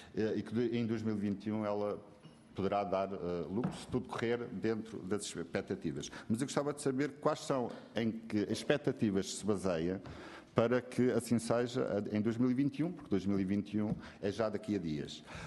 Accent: Madeira, Portugal; porque eu sou da Madeira, por isso faço esta relação

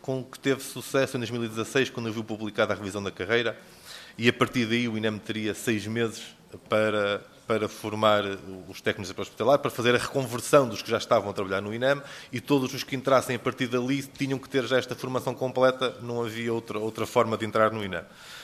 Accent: Bragança, Portugal; como é o caso do distrito de onde eu sou, de Bragança.

